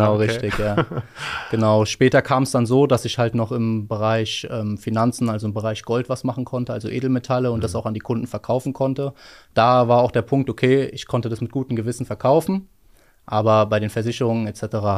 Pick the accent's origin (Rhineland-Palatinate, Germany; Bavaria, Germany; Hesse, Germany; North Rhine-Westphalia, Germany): Hesse, Germany; Rödermark; ich bin aktuell 25 Jahre alt. Ich komme aus Hessen, aus der Stadt Rödermark